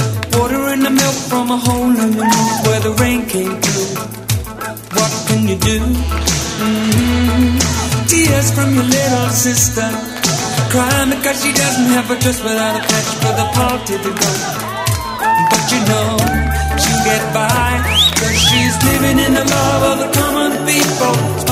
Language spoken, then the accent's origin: Serbian; Serbia; mi smo iz Srbije